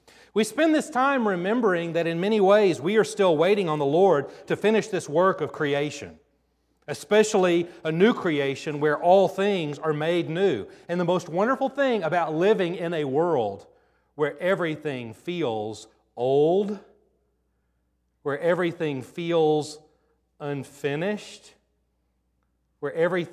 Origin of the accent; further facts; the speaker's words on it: Texas, United States; Growing up in Texas, Christmas Eve and Christmas Day was always about one thing, particularly growing up in South Texas.